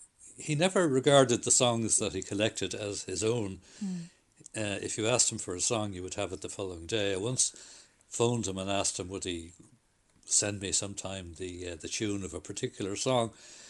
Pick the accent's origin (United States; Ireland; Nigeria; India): Ireland; being Irish